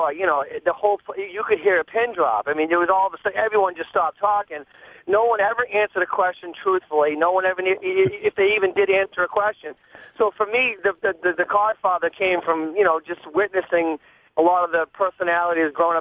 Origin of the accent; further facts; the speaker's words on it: Boston, Massachusetts, United States; And I grew up in Boston, Mass., and I grew up basically right out in the outskirts of the movie The Town, right where all that was based on.